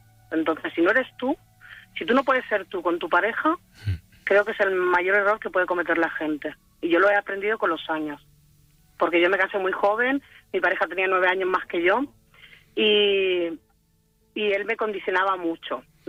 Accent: Balearic Islands, Spain; Ellos viven en Almería, yo en Mallorca, soy de Mallorca

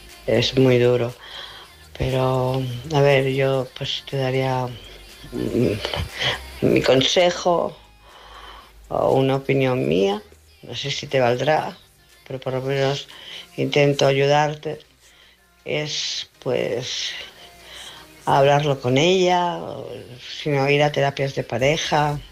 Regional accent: Barcelona, Catalonia, Spain; de Barcelona.

